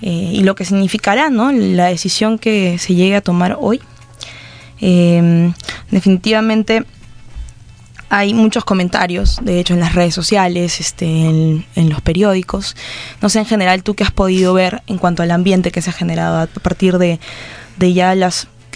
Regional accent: Peru; que nos afectará a todos como peruanos

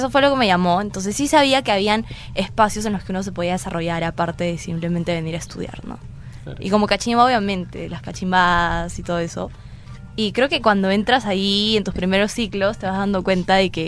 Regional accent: Lima, Peru; Soy de Lima.

